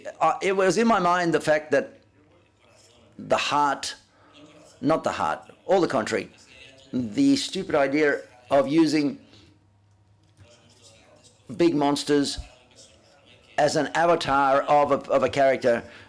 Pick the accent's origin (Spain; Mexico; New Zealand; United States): Spain; Cabezón de la Sal, Cantabria; also born or lived in Madrid; I'm from Madrid, for example, but I come from Cabezón de la Sal. And for me, Cabezón de la Sal is the place where I come from